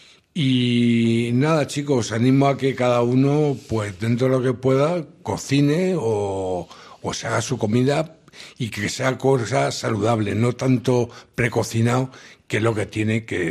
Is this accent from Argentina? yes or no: no; Aranjuez, Community of Madrid, Spain; Es mi tierra natal, y menos mal que la prisión de Aranjuez que han hecho ahora está a 2 kilómetros de allí